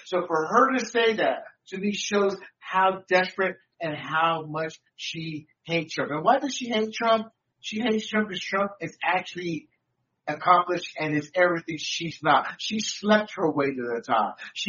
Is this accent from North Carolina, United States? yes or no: yes; North Carolina, United States; I grew up in North Carolina